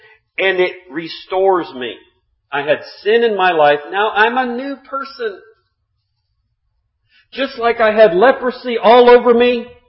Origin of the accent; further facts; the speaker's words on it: San Antonio, Texas, United States; born there; I was born in San Antonio, Texas.